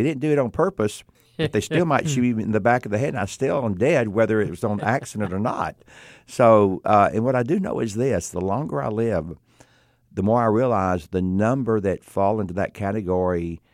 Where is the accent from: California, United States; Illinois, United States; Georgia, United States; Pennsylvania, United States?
Georgia, United States; just greeted him when I met him, let him know that I was from Georgia.